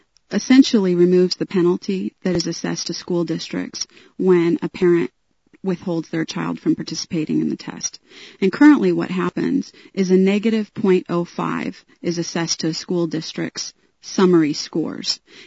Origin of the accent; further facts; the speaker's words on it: Littleton, United States; And I'm from Littleton, and a few years ago in 1994